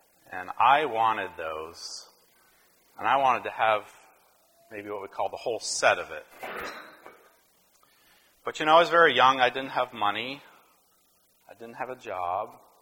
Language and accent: English; Nova Scotia, Canada; I grew up in Nova Scotia, Canada. When I grew up, this would have been in the 80s.